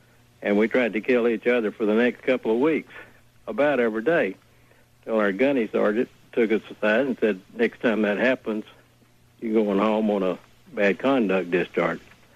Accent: Alabama, United States; Paul, I grew up in Alabama and was raised as a racist.

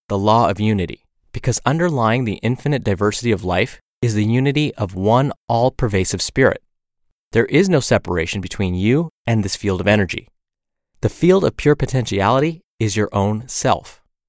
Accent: California, United States; now in Maryland, United States; As a Californian, I practically grew up on the beach.

